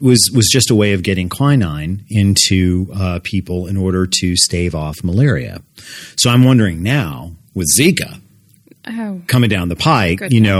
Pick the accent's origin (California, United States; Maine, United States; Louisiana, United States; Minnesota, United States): California, United States; I love that drink because I grew up on Orange Julius's in California.